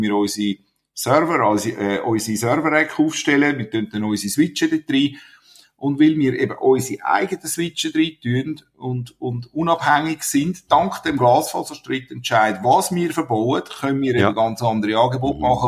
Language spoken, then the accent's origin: German; Winterthur, Zurich, Switzerland; ich bin jetzt 56 und bin ein bisschen rumgekommen, aber lebe jetzt eigentlich wieder fast in Wurfdistanz von dort, wo ich aufgewachsen bin. Ich bin aus Winterthur und bin sehr gern da.